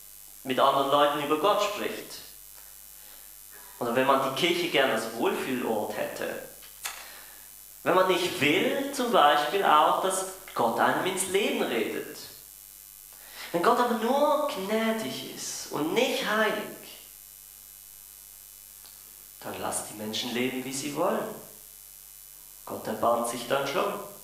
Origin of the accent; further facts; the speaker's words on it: Basel, Basel-Stadt, Switzerland; Ich bin ja in Basel aufgewachsen und ich habe dort immer viele Kontakte.